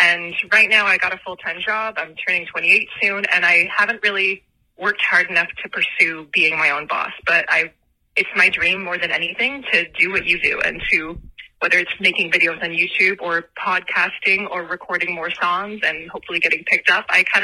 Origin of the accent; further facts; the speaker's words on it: Canada; I'm also Canadian.